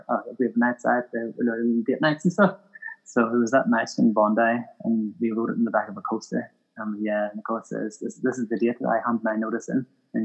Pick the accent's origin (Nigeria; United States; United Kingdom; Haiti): United Kingdom; Northern Ireland; I'm from Ireland, Northern Ireland